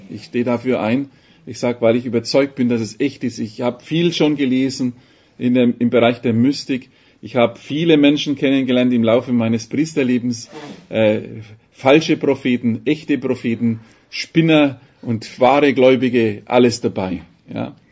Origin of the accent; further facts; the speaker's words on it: Bavaria, Germany; ich bin immer ganz geradeaus, ich bin ein Franke, gell?